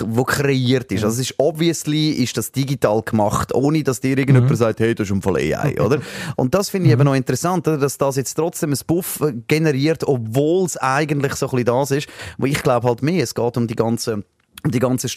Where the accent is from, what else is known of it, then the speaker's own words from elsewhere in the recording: Switzerland; Aber es gibt ja bei uns in der Schweiz eine Chance, oder?